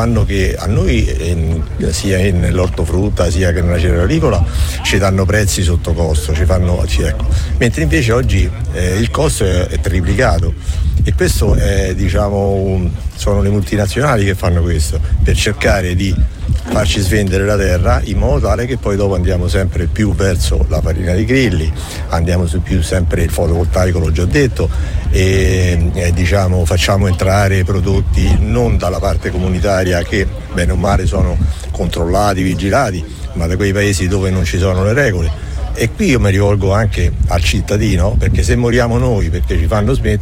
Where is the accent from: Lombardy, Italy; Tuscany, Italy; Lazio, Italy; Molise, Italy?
Lazio, Italy; Tarquinia; io sono un agricoltore, vengo da Tarquinia